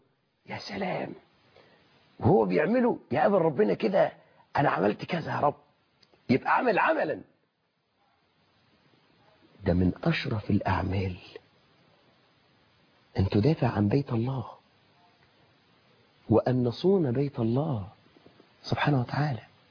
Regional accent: Suez, Suez Governorate, Egypt; انا من السويس

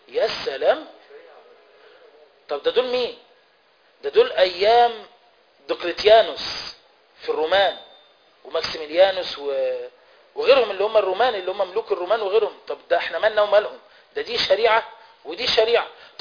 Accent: Egypt; ده احنا مصريين مع بعض

